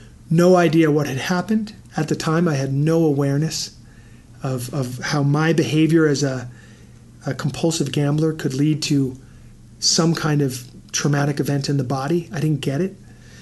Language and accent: English; New York City, New York, United States; You know, I grew up in New York City and a little bit cynical